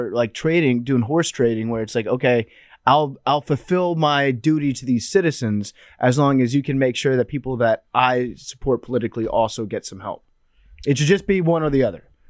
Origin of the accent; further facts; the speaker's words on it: United States; So I grew up right outside Washington, D.C.